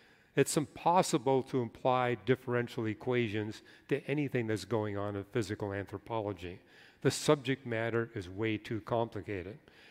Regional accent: Canada; I was raised in Canada, so I've seen it in really a spectacular form.

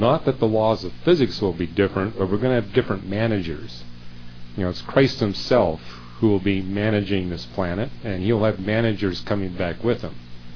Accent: Canada; You know, I grew up in Canada, and often I would meet carnivores that had never seen a human being before.

